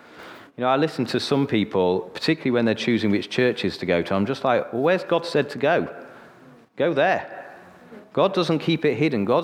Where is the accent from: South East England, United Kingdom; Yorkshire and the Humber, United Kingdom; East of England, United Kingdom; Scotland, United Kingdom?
Yorkshire and the Humber, United Kingdom; Sheffield; Now, I grew up in Sheffield, so I'm from the north, so I've got none of this north-south kind of like looking at the north going, oh, I don't like it.